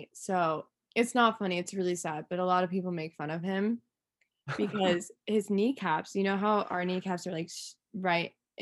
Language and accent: English; Colorado, United States; I mean, I grew up in Colorado, so I would always come here.